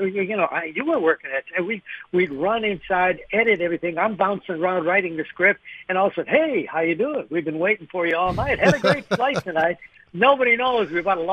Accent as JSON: {"language": "English", "region": "Wisconsin", "country": "United States", "moved": "as an adult", "lives_now": "Nashville, United States", "said": "And I came down here from Wisconsin back in the mid-70s."}